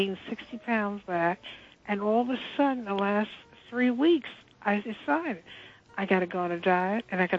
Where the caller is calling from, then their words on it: Brooklyn, New York, United States; from Brooklyn.